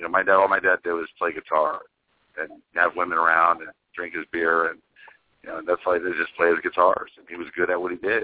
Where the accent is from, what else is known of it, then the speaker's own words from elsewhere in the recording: San Jose, California, United States; my best friend Frank Lopez, who I grew up with in San Jose